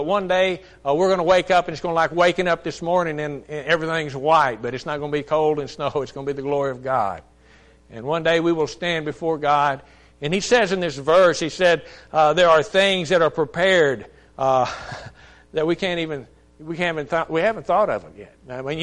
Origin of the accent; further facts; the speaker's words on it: Texas City, Texas, United States; born there; I was born in Texas City, Texas.